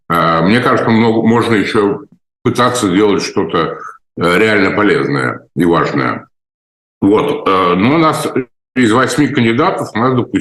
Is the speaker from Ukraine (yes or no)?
no; Moscow, Russia; born there; я родился в Москве, а дед мой был родом оттуда.